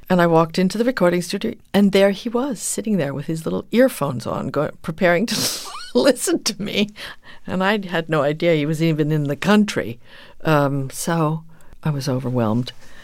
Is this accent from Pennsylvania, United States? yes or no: no; New Jersey, United States; I grew up in New Jersey, middle class household, not a theatrical group